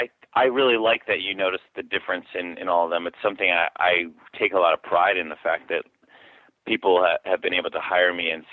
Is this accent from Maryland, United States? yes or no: yes; Baltimore, Maryland, United States; where I grew up in Baltimore, how my parents grew up, and how they worked for every dollar